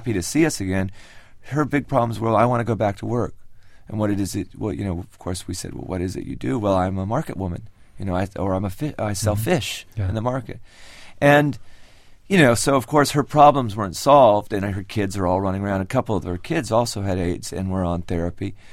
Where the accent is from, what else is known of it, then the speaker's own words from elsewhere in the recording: United States; now in Haiti; And although I live in Haiti and have for many years, I am an American